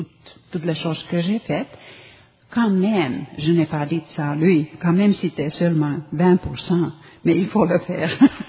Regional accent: Finland; French is a second language; moved away; je suis une immigrante aussi, j'ai un accent en français, j'ai un accent en anglais, et puis, je viens de Finlande, originellement, mon père est suédois, ma mère est finlandaise, et puis, c'est-à-dire que français, c'est pas ma langue deuxième, c'est ma langue, c'est ma cinquième langue.

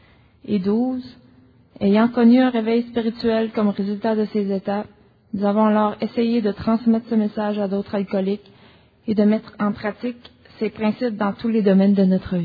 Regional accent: New Brunswick, Canada; now in Montreal, Canada; je suis une alcoolique. J'habite à Montréal depuis 5 ans, mais je suis native du Nouveau-Brunswick.

